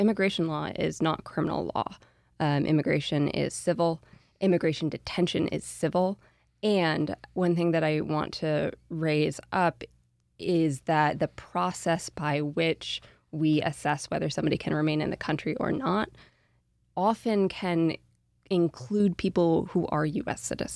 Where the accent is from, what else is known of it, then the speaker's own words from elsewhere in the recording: New York, United States; I grew up in Columbia County. I didn't anticipate that I would be moving back to upstate New York